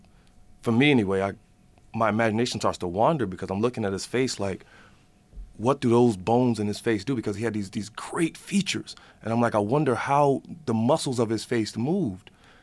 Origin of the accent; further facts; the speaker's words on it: the South, United States; born and raised in the South, and I'm born and raised in the Black church.